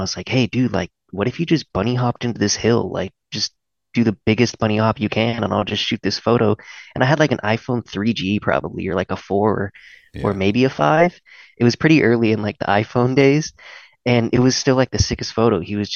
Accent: California, United States; because I was from California, 40 minutes from the coast, and grew up going to the beach all the time with my family and surfing and skimboarding.

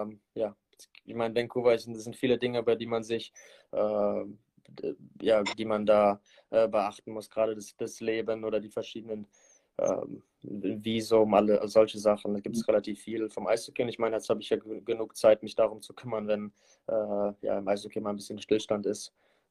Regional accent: Mannheim, Baden-Württemberg, Germany; Ich meine, ich bin gebürtiger Mannheimer und ja, mehr brauche ich dazu auch nicht sagen.

